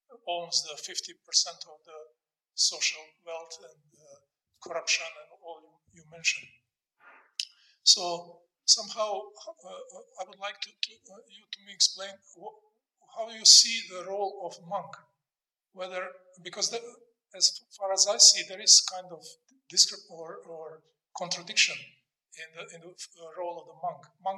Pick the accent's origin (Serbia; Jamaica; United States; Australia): Serbia; English is a second language; I'm coming from Serbia, and I'm a student here. I'm a student first year.